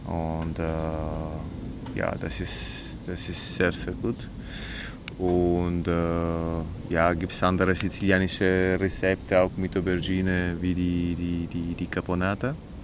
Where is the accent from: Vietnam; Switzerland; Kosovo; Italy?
Italy; Southern Italy; German is a second language; now in Germany; Ich komme aus Süditalien und ja, meine Mutter hat wirklich immer viel gemacht zu Hause